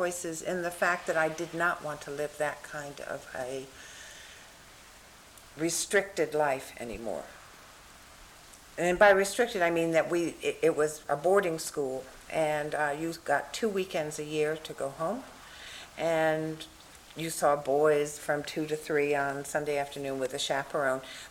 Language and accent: English; Pittsfield, Massachusetts, United States; born there; also born or lived in Bronxville, New York; I was born in 1934 in June in Pittsfield, Massachusetts.